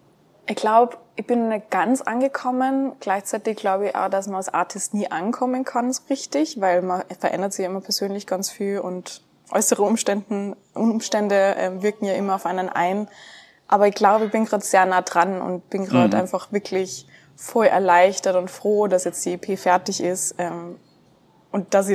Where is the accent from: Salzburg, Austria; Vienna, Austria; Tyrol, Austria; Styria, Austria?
Salzburg, Austria; In Salzburg.